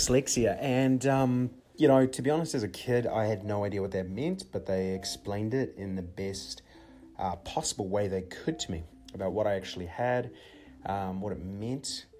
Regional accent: New Zealand; moved away; also born or lived in Middle East; we're from New Zealand, my father got offered an opportunity to move to the Middle East.

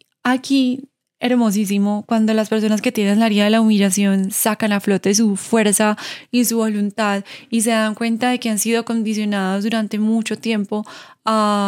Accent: Colombia; ahora hacemos que somos colombianos por eso

